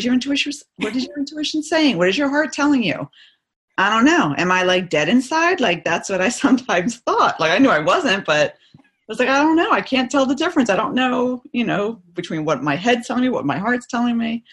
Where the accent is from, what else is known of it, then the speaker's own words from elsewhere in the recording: Norristown, Pennsylvania, United States; I am from the Philadelphia area, Norristown to be exact, in Pennsylvania.